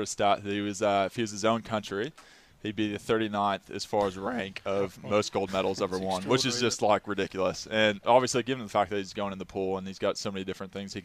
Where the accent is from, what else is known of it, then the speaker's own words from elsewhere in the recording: Dallas, Texas, United States; Well, I'm from Dallas, so Cowboys fan.